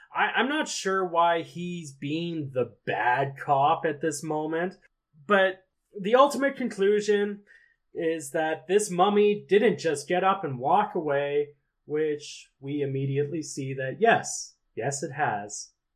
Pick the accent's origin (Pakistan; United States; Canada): Canada; Okay, we're Canadian, you're American.